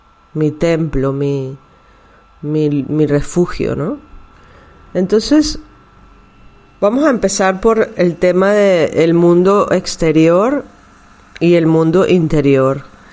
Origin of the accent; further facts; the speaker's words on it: Venezuela; also born or lived in Mexico City, Mexico; now in Barcelona, Spain; Bueno, muchos de ustedes sabrán que yo soy inmigrante. Tengo 20 años fuera de Venezuela, que es mi país natal. Después viví 12 años en la Ciudad de México y tengo 8 años en Barcelona, España.